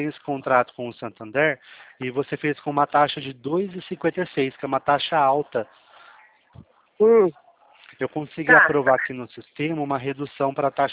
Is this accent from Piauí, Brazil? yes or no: no; São Paulo, Brazil; o meu DDD é 19, que eu sou aqui de São Paulo.